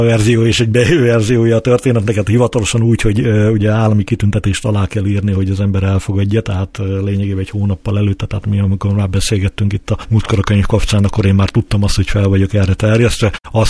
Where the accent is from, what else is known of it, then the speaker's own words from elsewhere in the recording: Hungary; ha engem megkérdeznek ilyen a nemzetiségemet tekintve, azt mondom, hogy magyar vagyok, mert igazság szerint ugye megcsináltam egy családfakutatást, a gyökerek azok valahol a felvidékre vezetnek.